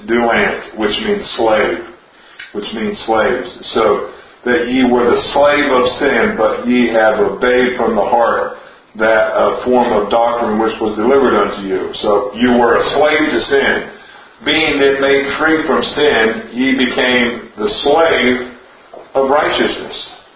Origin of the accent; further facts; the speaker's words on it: United States; I'm an American, so, you know, most Americans don't know anything about suffering